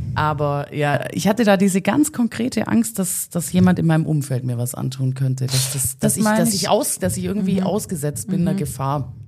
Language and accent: German; Baden-Württemberg, Germany; wo ich aufgewachsen bin, das war halt 20 Kilometer weg von der nächsten cooleren Stadt, Ravensburg